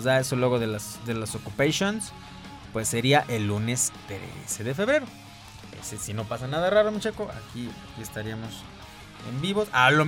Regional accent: Aguascalientes, Mexico; yo soy de Aguascalientes y si me dicen, ah, la capital, oh, pues órale, qué chido

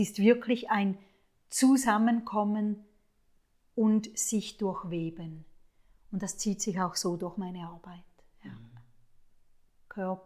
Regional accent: Gais, Appenzell Ausserrhoden, Switzerland; Ich bin in Gais aufgewachsen, im Appenzellerland.

